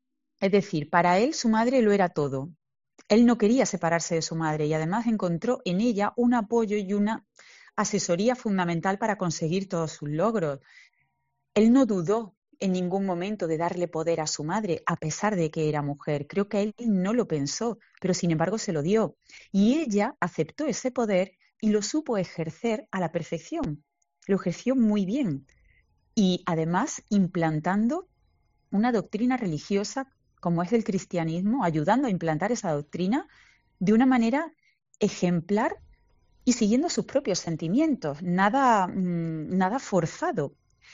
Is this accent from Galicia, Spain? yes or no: no; Córdoba, Andalusia, Spain; yo soy cordobesa, intento siempre ensalzar la figura de mi Córdoba todo lo que puedo